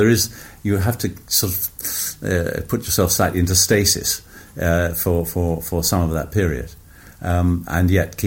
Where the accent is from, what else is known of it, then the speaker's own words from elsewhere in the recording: Ghana; born there; Well, I was born in the Gold Coast, which was a British colony, and was about to become Ghana. 10 days after I was born, it became Ghana. And because my father had been born outside the UK, I would have been Ghanaian if I'd been born 10 days later.